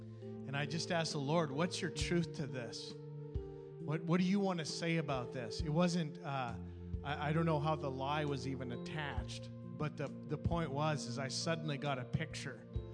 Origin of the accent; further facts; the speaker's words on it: Canada; I grew up in Canada, and hockey is a tradition up in Canada.